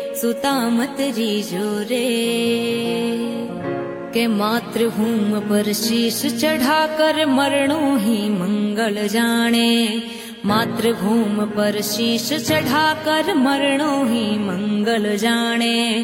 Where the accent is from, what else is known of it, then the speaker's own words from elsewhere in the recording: Jhorda, Rajasthan, India; हमारे गांव झोरड़ा में